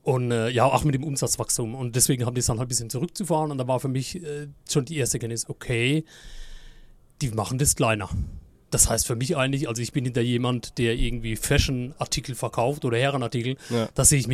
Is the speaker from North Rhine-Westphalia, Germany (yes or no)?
no; Rhineland-Palatinate, Germany; Ich bin aus der Pfalz auf jeden Fall.